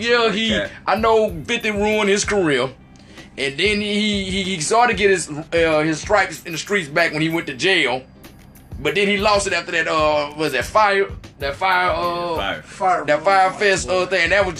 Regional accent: Mississippi, United States; something real bad came out of my home state, and so ICE went to Mississippi.

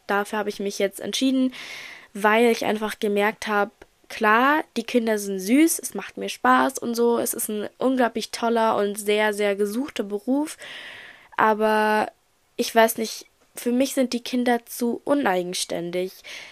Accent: Saxony, Germany; ich komme ja aus Sachsen, da hat man jetzt halt nur noch eine Woche Schule

